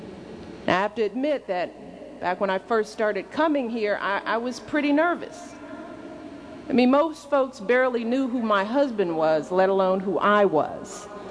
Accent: Illinois, United States; it feels like I've spent more time in this state than in anywhere besides my home state of Illinois and, of course, Washington, D.C.

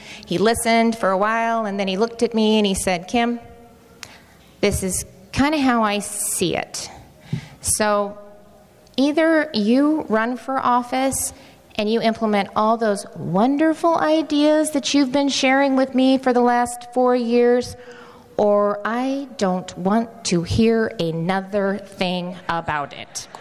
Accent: Iowa, United States; Growing up in Iowa, I learned the importance of community, love of country, of hard work, and of discipline.

